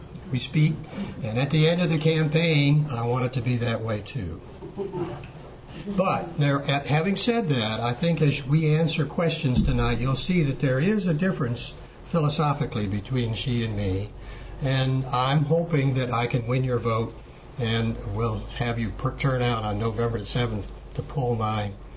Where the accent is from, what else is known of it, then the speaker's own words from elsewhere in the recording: Williamsburg, Virginia, United States; I grew up in Williamsburg, and as a young man, I worked as a costume guide in Williamsburg.